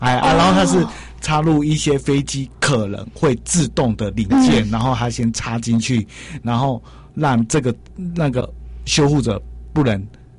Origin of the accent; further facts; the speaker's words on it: Pingtung County, Taiwan; 我屏东人。